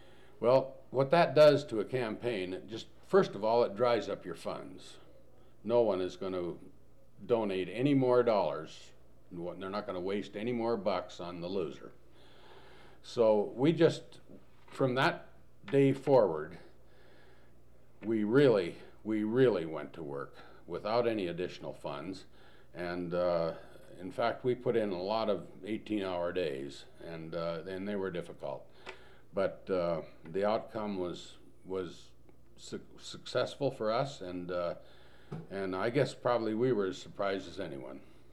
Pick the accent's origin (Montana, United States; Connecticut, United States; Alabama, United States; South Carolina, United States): Montana, United States; Chester; He's from Havre, I'm from Chester.